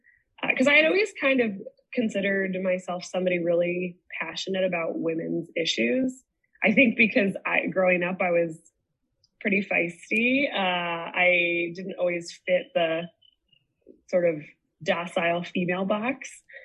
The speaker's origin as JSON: {"language": "English", "region": "Indiana", "country": "United States", "tie": "born or raised there", "said": "I was raised Catholic in Indiana. Big Catholic family."}